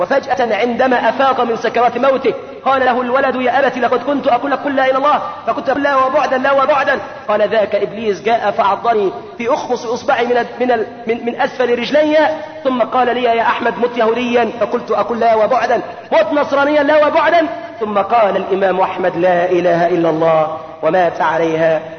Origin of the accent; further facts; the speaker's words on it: Egypt; حتى لا نفاجئ أمريكا عندنا في مصر. يا أهل مصر اتقوا الله عز وجل